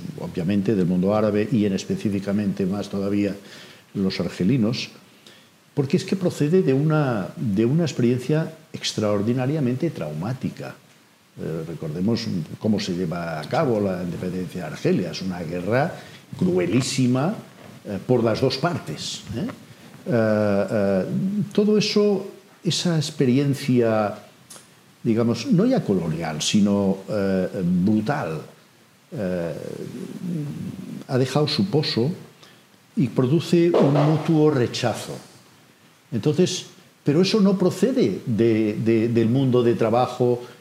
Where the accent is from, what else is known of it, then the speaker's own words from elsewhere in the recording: Valls, Catalonia, Spain; first language Catalan; Spanish is a second language; yo soy de aquí, soy de Valls, aquí al lado de Tarragona y tal, y bueno, cuando era pequeño, eso ya hace un tiempito